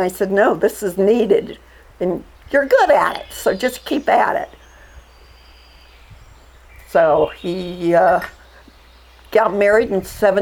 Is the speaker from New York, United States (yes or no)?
no; Marion, Ohio, United States; About John and I grew up in Marion, Ohio, which is an hour or so north of Columbus.